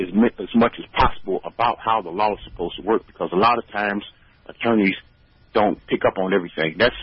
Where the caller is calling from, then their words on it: United States; I'm calling from Midtown.